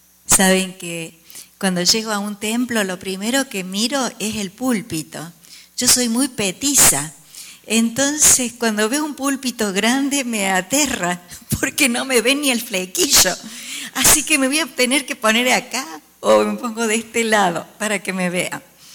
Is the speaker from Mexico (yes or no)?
no; Córdoba, Argentina; Soy de Córdoba, como Andreita. Se darán cuenta por la forma de hablar un poquito distinta.